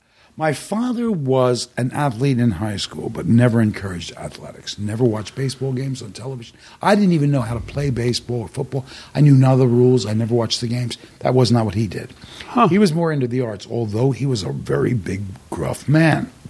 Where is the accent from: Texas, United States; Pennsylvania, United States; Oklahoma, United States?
Pennsylvania, United States; Philadelphia; I grew up in Southwest Philly. It was not South Philly, but we had little tones of South Philly. And we weren't West Philly, which was way too street, but we're right in between.